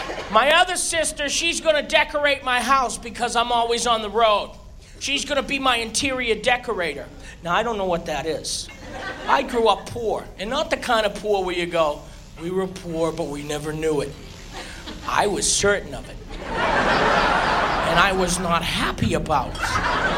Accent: Boston, Massachusetts, United States; I'm originally from Boston, as I said

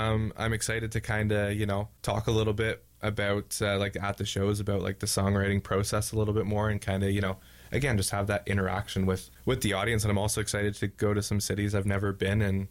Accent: Gananoque, Ontario, Canada; so I grew up in Gananoque, so just right outside of Kingston.

